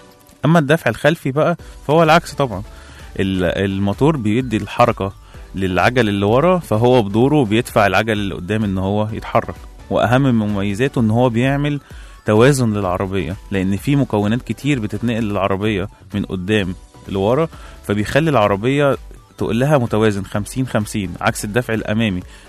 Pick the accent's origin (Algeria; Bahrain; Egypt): Egypt; فيلم حملة فريزر عندنا في مصر هنا